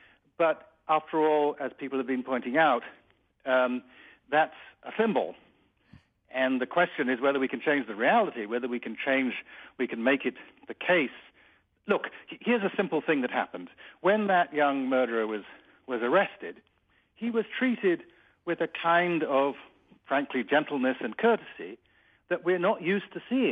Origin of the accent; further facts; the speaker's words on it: United States; I'm an American, so I'm stuck with us.